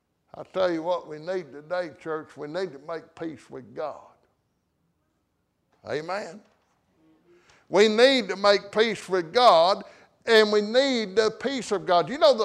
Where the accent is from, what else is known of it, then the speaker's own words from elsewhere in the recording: United States; born there; that I was born an American.